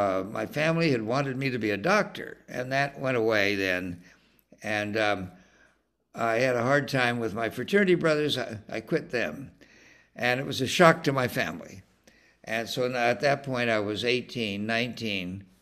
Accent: Salinas, California, United States; And I was lucky growing up in Salinas, California, and it was 20 minutes away from Pebble Beach.

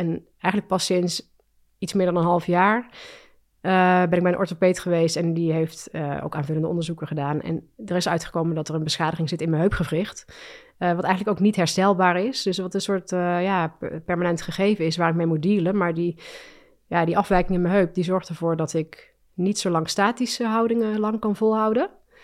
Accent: Ravenstein, North Brabant, Netherlands; Maar ik kom dus uit Ravenstein, dat ligt in Brabant en daar ben ik opgegroeid en later in Nijmegen gaan studeren.

